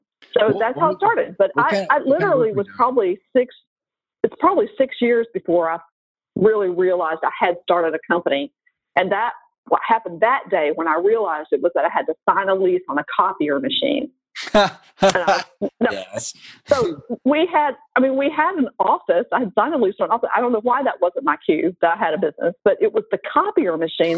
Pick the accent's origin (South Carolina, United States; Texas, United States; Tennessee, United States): Tennessee, United States; Nashville; which was Nashville, my hometown.